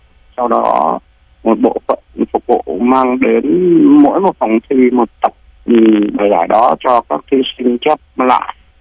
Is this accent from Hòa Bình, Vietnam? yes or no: no; Thuong Tin, Hanoi, Vietnam; năm nay là 57 tuổi rồi. Tôi là quê gốc của tôi ở Hà Tây, thuộc Việt Nam, Thường Tín, Hà Tây, Việt Nam. Bây giờ gọi là Thường Tín, Hà Nội.